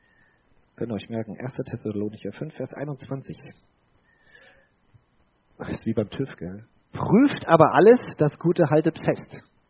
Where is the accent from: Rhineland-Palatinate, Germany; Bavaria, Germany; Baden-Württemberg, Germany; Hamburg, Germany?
Bavaria, Germany; Also ich komme aus dem Spessart, ja. Also da sagen sich wirklich Fuchs und Hase gute Nacht, ja.